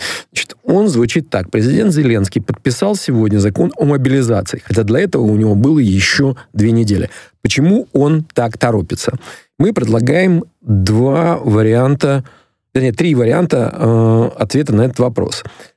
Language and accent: Russian; Ukraine; Я уроженец юго-восточной Украины